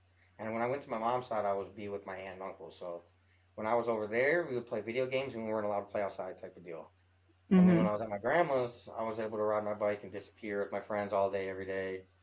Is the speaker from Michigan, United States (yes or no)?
yes; Lansing, Michigan, United States; also born or lived in Wolverine, Michigan / Gary, Indiana; In Lansing, Michigan, for the most part. A lot of my childhood I spent up north in Wolverine, Michigan, on summer times in the woods. And I grew up a little bit in Gary, Indiana.